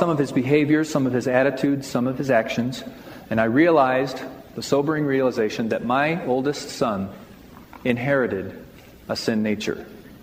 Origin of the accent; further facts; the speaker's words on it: Midwest, United States; To tell you about myself briefly, I was raised in the Midwest, Christian family, seven children.